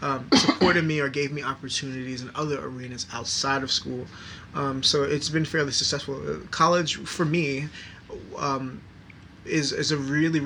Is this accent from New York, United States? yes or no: yes; New York, United States; I'm born and raised in New York, and I've lived in New York all of my life.